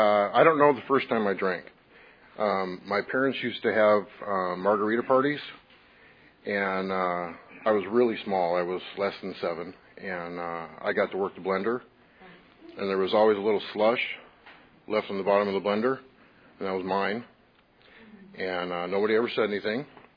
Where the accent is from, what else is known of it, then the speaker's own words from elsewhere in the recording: Minnesota, United States; I'm from Minnesota